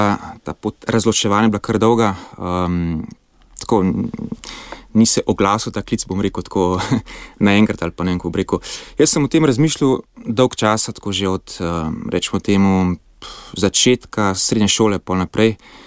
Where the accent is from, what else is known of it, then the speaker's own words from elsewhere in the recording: Ljubljana, Slovenia; Ja, torej jaz sem drugač iz Ljubljane, Novih Jarš, torej Ljubnje Sveti Križ. Jaz sem hodil osnovno šolo v Novih Jaršah, potem na gimnazijo tukaj v Šentvidu.